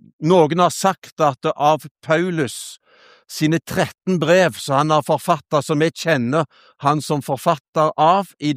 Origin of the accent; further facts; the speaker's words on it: Halsnøy, Rogaland, Norway; also born or lived in Ålesund; now in Sirevåg, Norway; Jeg kommer opprinnelig fra Øy og Halsnøy på siden av Finnøy, som var en del av Finnøy kommune før.